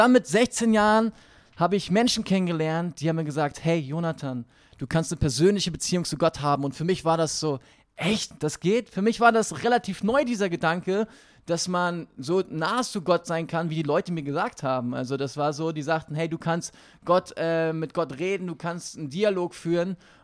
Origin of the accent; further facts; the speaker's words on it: Northern Germany, Germany; ich bin aufgewachsen in Norddeutschland auf dem Dorf und ich hatte eine richtig, richtig gute Kindheit.